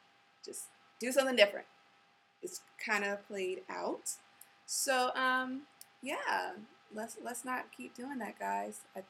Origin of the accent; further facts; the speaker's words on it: Georgia, United States; I am born and raised in Georgia, but I feel like in my spirit, I am from the West Coast.